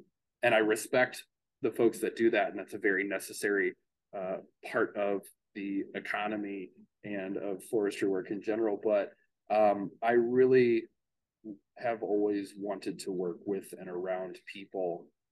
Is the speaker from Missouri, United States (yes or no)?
yes; Missouri, United States; I'm from Missouri, and there's a lot of really fantastic woods around the suburb where I grew up.